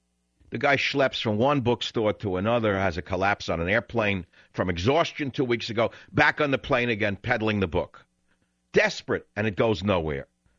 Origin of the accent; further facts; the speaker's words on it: United States; I mean, I had such a sense of pride in being an American. I felt this was a great country.